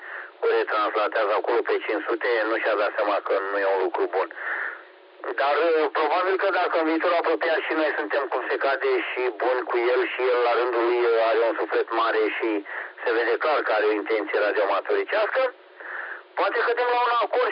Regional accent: Oltenia, Romania; nu suntem chiar olteni așa răutăcioși, suntem olteni așa

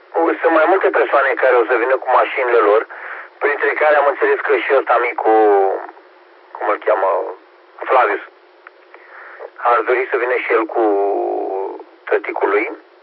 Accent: Romania; Sunt mândru că sunt român

